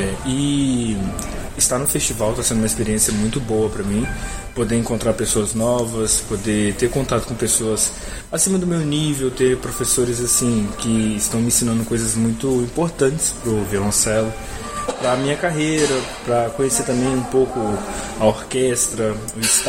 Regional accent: Vitória, Espírito Santo, Brazil; tenho 22 anos, sou do Espírito Santo, Vitória.

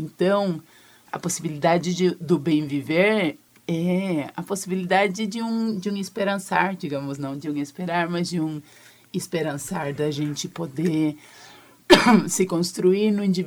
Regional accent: Venezuela; Portuguese is a second language; eu sou venezuelana, se alguma coisa no sotaque vocês perceberam é por conta disso

